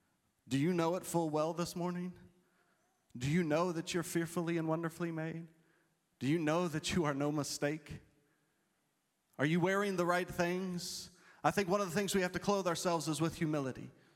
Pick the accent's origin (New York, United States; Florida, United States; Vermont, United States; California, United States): Florida, United States; I grew up in Florida and we're wearing these things, and it's just a sweat box.